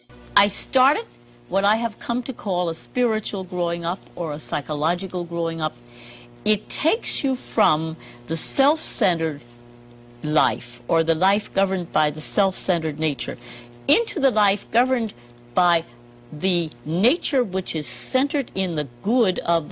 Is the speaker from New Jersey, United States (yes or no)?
yes; New Jersey, United States; born there; Well, I was born in the state of New Jersey, but of course I have no home now. Wherever I am is my home. Right now it's Mississippi